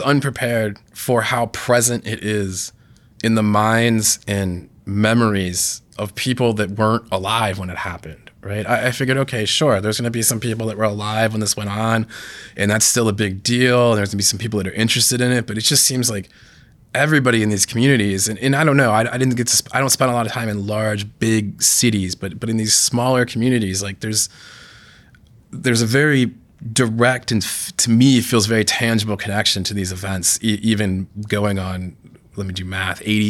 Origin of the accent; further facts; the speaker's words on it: East Coast, United States; And then, you know, I grew up on the East Coast, so could see Revolutionary War sites and Civil War sites, Gettysburg, Antietam, Valley Forge, places like that.